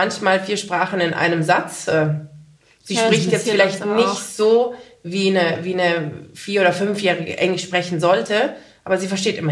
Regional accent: Bavaria, Germany; Ich habe mal versucht, in Dubai zu leben. Aber ich bin sehr europäisch und ich komme ja aus dem Allgäu. Da ist das die Natur und der Wald und das Grüne. Und ich liebe jetzt meinen Bauernhof.

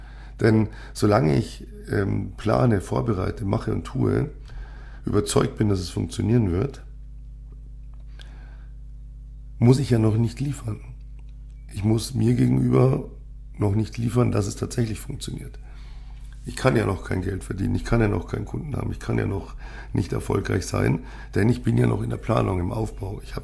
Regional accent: Munich, Bavaria, Germany; born there; ich darf das sagen, ich bin ja gebürtiger Münchner.

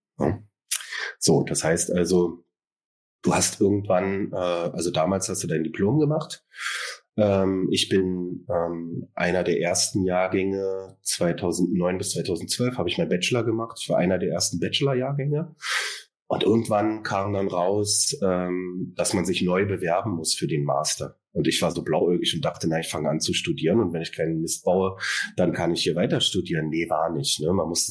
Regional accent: Berlin, Germany; Ich bin aus Berlin, also hier geboren und arbeite hier seit 2021 als Verhaltenstherapeut

